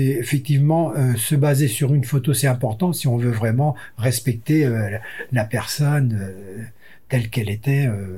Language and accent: French; Brittany, France; moved away as an adult; je suis arrivé de Bretagne en 77